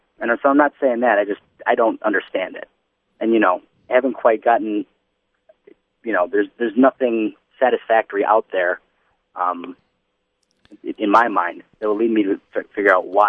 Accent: Detroit, Michigan, United States; I'm from Detroit suburbs originally.

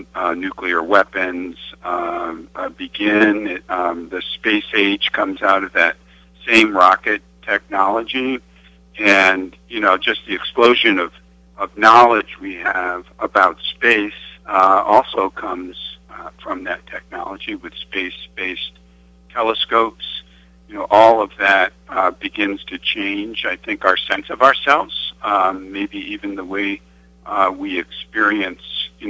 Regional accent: Amsterdam, New York, United States; Yes, I grew up on Guy Park Avenue, 253 Guy Park Avenue, to be exact. So I'm a West End boy.

